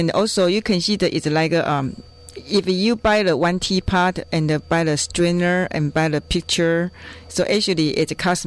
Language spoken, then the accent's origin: English; Taiwan; I'm from Taiwan.